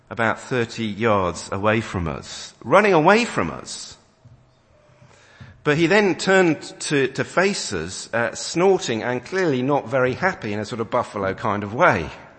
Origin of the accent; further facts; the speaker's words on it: United Kingdom; You know, Jesus, good in small doses, but let's not get too enthusiastic. We are British.